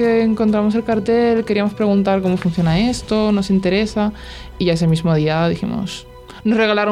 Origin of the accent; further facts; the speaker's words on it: Poland; now in Granada, Spain; Yo soy muy albaicinera. No, de verdad es que yo soy de Polonia